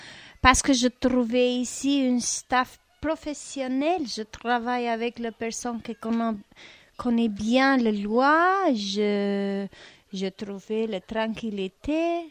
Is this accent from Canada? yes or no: no; Albania; French is a second language; now in France; Mon pays d'origine, c'est l'Albanie.